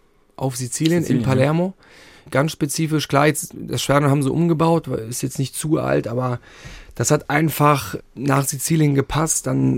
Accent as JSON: {"language": "German", "region": "Rhineland", "country": "Germany", "said": "Also gut, ich komme ja selbst aus dem Rheinland. Wir haben ja auch unseren, oder gibt es ja auch natürlich auch einen Dialekt."}